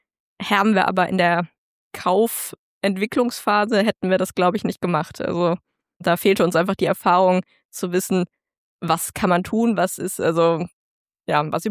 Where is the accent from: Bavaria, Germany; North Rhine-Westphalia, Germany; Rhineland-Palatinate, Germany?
North Rhine-Westphalia, Germany; Also ich komme eigentlich aus dem Bergischen Land, das ist nicht ganz so weit weg.